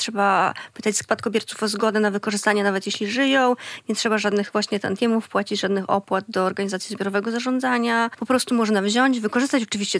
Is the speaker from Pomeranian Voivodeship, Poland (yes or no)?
no; Zambrów, Podlaskie Voivodeship, Poland; Ja pochodzę z Zambrowa, czyli całkiem niedaleko Białegostoku i z przyjemnością tutaj wracam.